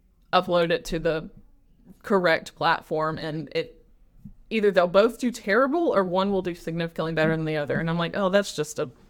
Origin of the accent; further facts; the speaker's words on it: North Carolina, United States; now in Brunswick County, United States; So I moved to Brunswick County 2 years ago. I'm originally from the Johnston County, right outside of Raleigh area in North Carolina.